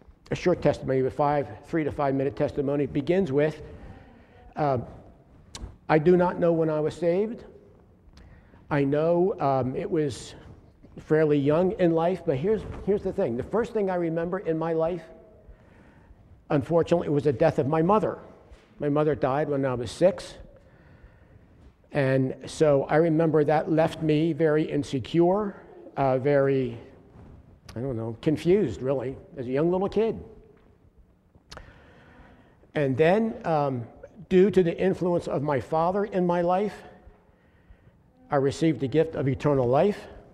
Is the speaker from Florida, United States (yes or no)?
no; Philadelphia, Pennsylvania, United States; I'm from Philly area.